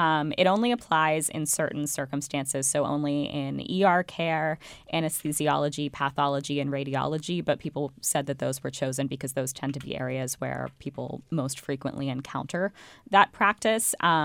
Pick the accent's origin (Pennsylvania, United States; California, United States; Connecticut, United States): Pennsylvania, United States; moved away; And back in my home state of Pennsylvania. So I unfortunately can't speak firsthand. But I can say as a transplant